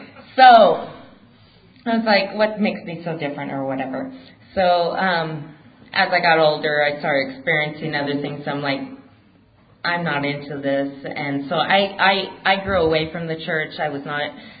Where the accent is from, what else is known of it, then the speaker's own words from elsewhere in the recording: Bremerton, Washington, United States; because I grew up in Bremerton, Washington, which is close to Seattle, Washington.